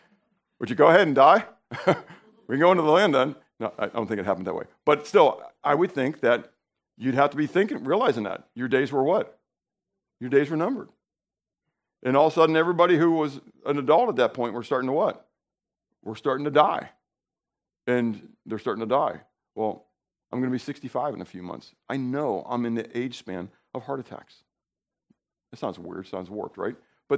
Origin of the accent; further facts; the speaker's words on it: Pittsburgh, Pennsylvania, United States; And I've told you, growing up in Pittsburgh, you're uphill both ways, right?